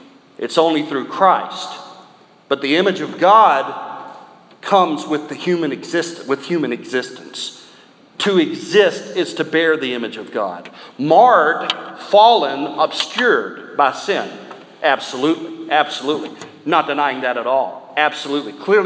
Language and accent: English; South Carolina, United States; Pee Wee Gaskins is the most prolific serial killer in the history of South Carolina, and I just know that because he's from my hometown.